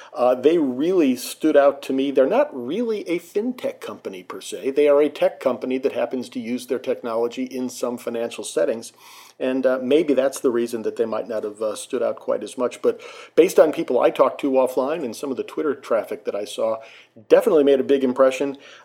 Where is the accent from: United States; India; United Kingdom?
United States; Atlanta, Georgia; normally takes place on the field of Mercedes-Benz Stadium here in my hometown of Atlanta, Georgia.